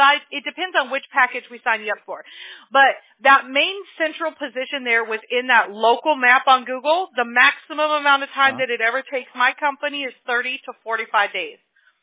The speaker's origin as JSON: {"language": "English", "town": "Apple Valley", "region": "California", "country": "United States", "tie": "born or raised there", "also_born_or_lived": "Mobile, Alabama", "lives_now": "Orange County, United States", "said": "I mean, I was raised in Apple Valley. I was born in Mobile, Alabama, but I was raised in Apple Valley, California."}